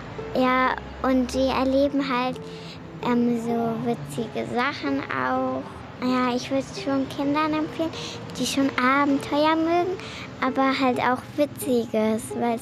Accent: Frankfurt, Hesse, Germany; bin 8 Jahre alt und bin aus Frankfurt.

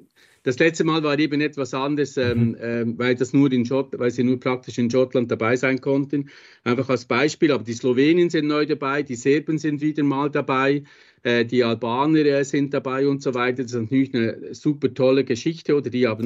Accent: Switzerland; Ich bin ja Schweizer

